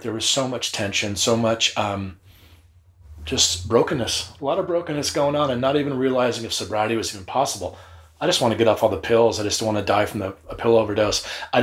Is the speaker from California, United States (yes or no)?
yes; Long Beach, California, United States; Yeah, growing up in Long Beach, the scene was awesome.